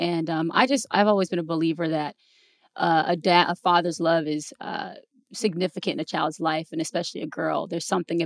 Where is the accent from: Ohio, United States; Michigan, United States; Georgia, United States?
Georgia, United States; Atlanta; also born or lived in Fort Hood, United States / Germany / Monterey, United States; Decatur, Riverdale, Georgia is where I spent predominantly like most of my life growing up in Atlanta, Georgia. And then again, being a military baby, I lived in places like Germany. I lived in Monterey. I was also born in Fort Hood, Texas